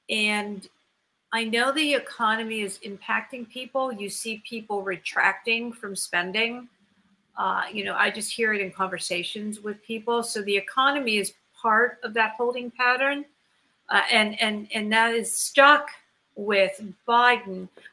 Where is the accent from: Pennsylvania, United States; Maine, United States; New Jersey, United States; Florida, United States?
Pennsylvania, United States; I know I'm really paying attention to here in my home state in Pennsylvania for the Supreme Court